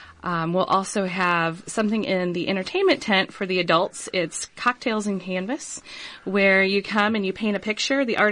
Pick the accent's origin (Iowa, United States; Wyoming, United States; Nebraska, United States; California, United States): Iowa, United States; Huxley; I'm from Huxley. I've been there for 16 years. I have three kids